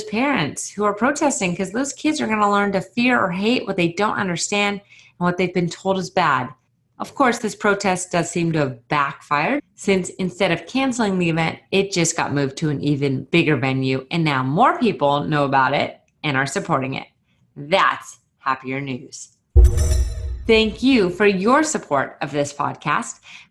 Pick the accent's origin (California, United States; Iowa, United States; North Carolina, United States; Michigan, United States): California, United States; San Diego; this one is from my hometown of San Diego.